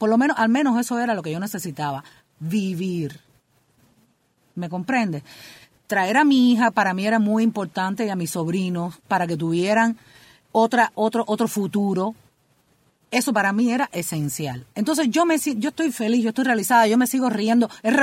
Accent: Cuba; moved away; yo salí de Cuba.

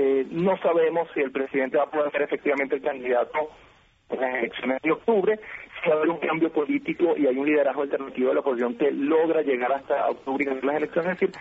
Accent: Venezuela; yo lo único que sé como venezolano y que quiero como venezolano es larga vida para el presidente.

